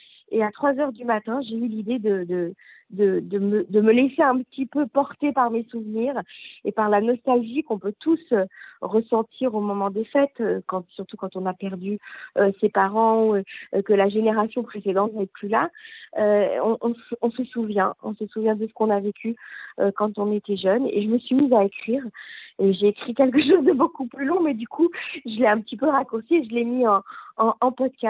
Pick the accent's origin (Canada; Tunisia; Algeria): Tunisia; now in France; on a quitté la Tunisie, on est parti en France. C'était déjà deux mondes complètement différents et complètement opposés. C'était un exil forcé, c'était une souffrance, c'était un départ qui a causé beaucoup de peine.